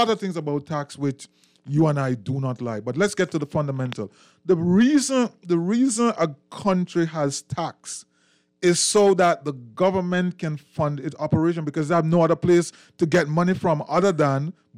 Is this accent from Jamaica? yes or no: yes; Jamaica; moved away; Yeah, I am from Jamaica.